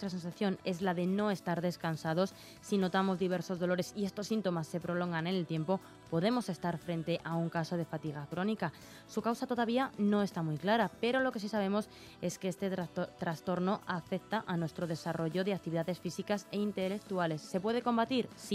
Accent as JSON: {"language": "Spanish", "town": "Malpartida de Corneja", "region": "Castile and León", "country": "Spain", "said": "Bueno, mi pueblo está situado en la provincia de Ávila, es un pueblo muy pequeñito, se llama Malpartida de Corneja."}